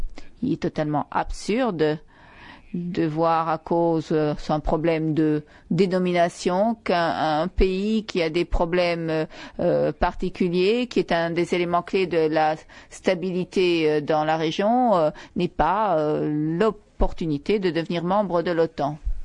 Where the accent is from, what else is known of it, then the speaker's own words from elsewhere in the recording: Portugal; moi, je suis portugaise. Notre pays a été une dictature